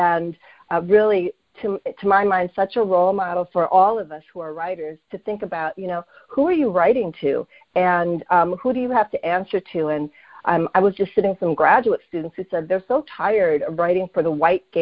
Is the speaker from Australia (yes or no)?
no; United States; within the framework of the stories that I was telling as a Filipino-American writer.